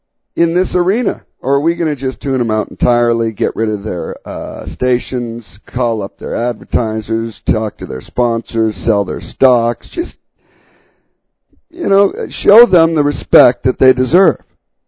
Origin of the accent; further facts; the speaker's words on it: Canada; Being Canadian